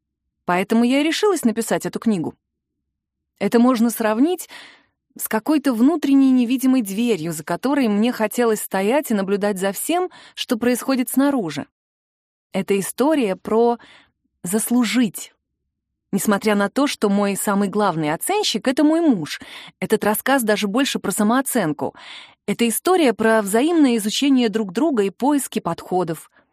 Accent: Blagoveshchensk, Amur Oblast, Russia; born there; Я родилась в Благовещенске. Мой родной город находится в одной из самых дальних точек нашей необъятной страны.

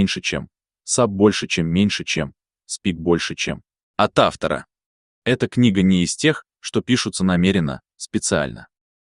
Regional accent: Sevastopol, Ukraine; also born or lived in Kyiv; Родился в Севастополе, живу в нем же. Но в 2008 году переехал в Киев.

